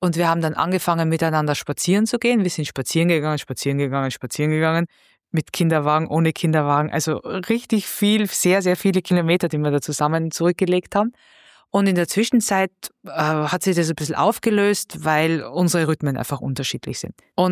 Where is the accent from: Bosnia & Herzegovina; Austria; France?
Austria; also born or lived in Bavaria; now in Düsseldorf, Germany; Dadurch, dass ich halt öfter umgezogen bin, aus Österreich nach Bayern, von Bayern nach Düsseldorf